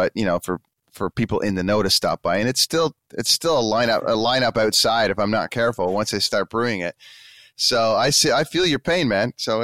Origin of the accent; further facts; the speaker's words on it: Canada; I'm from Canada and I'm in Vancouver.